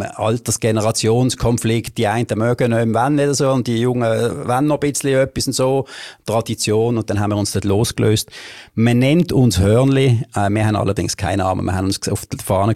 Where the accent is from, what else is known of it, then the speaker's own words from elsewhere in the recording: Basel, Basel-Stadt, Switzerland; Also ich bin mal ursprünglich in der Gundeli-Klicke aufgewachsen, wenn ich alles in Gundeli gemacht habe.